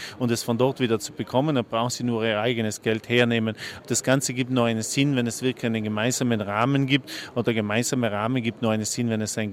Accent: Trentino-Alto Adige, Italy; Naja, ich komme zum Beispiel aus Südtirol, wir machen das flächendeckend in der gesamten Landwirtschaft.

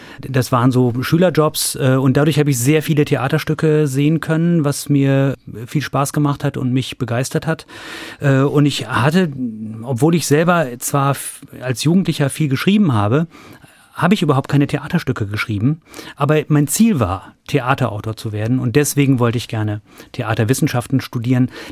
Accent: North Rhine-Westphalia, Germany; Ich bin Sauerländer. Ich habe auch immer noch einen Bezug in meine Heimat. Meine Eltern leben dort noch.

